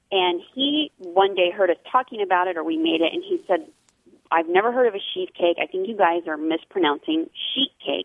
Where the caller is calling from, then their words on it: Fort Worth, Texas, United States; I'm calling from Fort Worth, Texas.